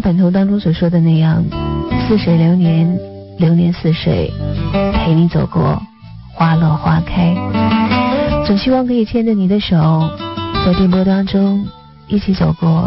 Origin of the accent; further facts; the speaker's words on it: Chengde, Hebei, China; 聚会的地点就在我的老家，是河北承德，我在那里度过了自己的中学岁月。